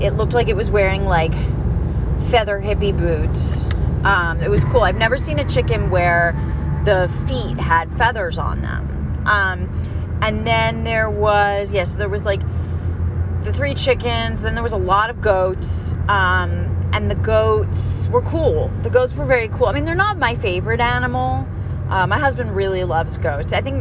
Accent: United States; I'm an American woman.

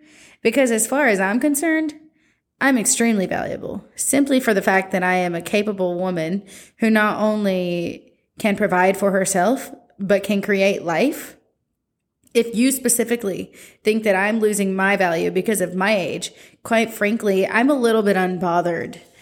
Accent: California, United States; born there; also born or lived in Alabama; I had just moved here from Alabama, but that I was born in California.

